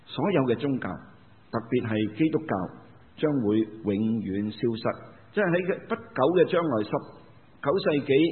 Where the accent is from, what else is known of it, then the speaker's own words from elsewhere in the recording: Guangdong, China; 我们广东人叫做咸丰年